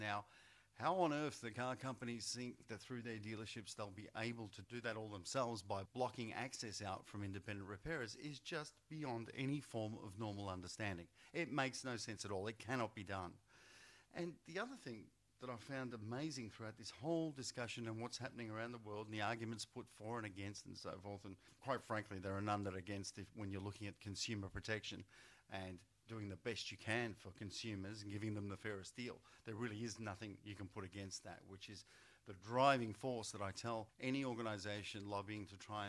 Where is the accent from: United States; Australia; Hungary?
Australia; I'm very proud as an Australian